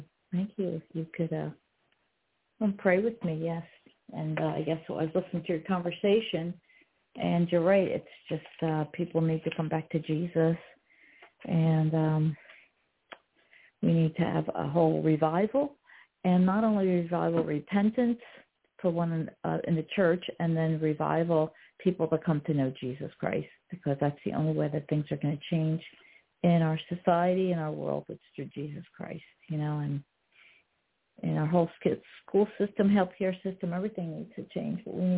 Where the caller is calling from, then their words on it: New Jersey, United States; I'm from New Jersey.